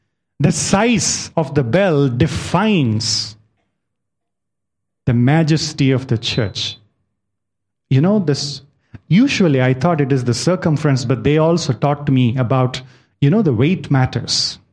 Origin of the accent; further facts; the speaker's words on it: South India, India; This is one of the church in my hometown. This church is known for its tower's height, the height of the tower. You know, this is from South India, a place called Menyan